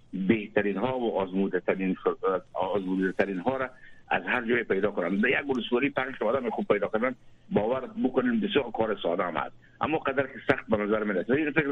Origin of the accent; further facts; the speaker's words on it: Afghanistan; همه ما افغان هستم